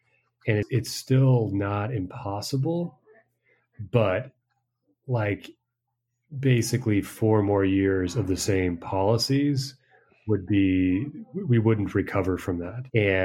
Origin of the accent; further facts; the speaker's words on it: United States; now in Peru; Living abroad and looking at, we're, of course, here in Peru, that's still looking pretty terrible. And as an American, does going back there make sense?